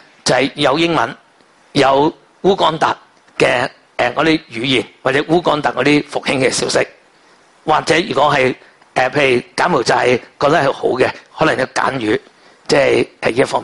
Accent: Hong Kong; now in United Kingdom; 因为如果单靠我哋香港人都未够

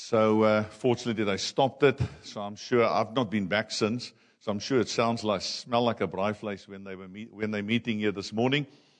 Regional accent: South Africa; accent: Afrikaans; English is a second language; now in Lusaka, Zambia; forgetting the fact that I can barely speak English with not you noticing my Afrikaans accent.

